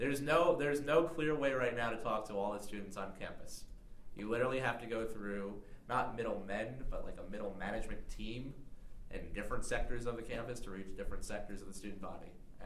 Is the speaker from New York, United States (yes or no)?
yes; New York, United States; I'm from New York. I come from a very sheltered town.